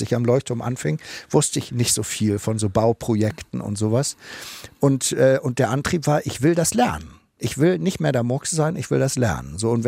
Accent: Hamburg, Germany; Und ich war ja Hamburger Jung, ne? Ich war ja aus der Stadt.

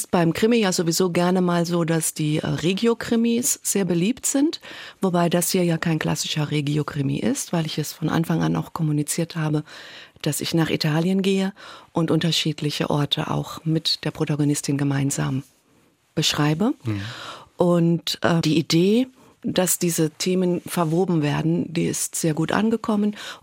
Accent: Saarland, Germany; Ich bin Saarländerin selber

